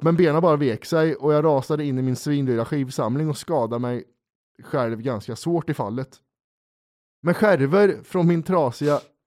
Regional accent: Åland, Finland; När jag växte upp på Åland så brukar jag och mina kompisar dricka

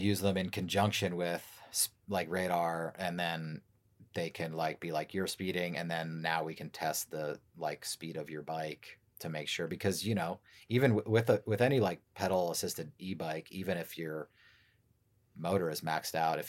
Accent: United States; I grew up outside the New York metro area.

